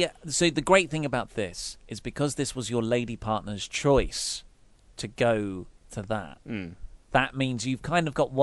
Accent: South East England, United Kingdom; I'm from Kent, so I can say

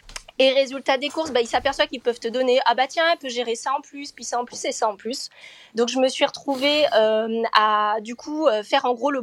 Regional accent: France; now in Hamburg, Germany; moi, je vis à Hambourg, en Allemagne. Je suis française et je suis arrivée il n'y a pas très longtemps.

